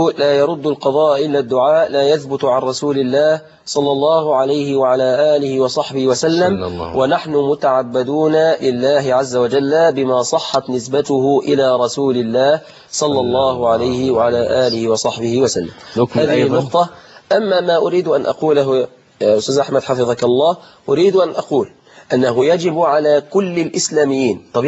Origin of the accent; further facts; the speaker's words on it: Egypt; في بلادنا مصر وفي بلادنا العربية والإسلامية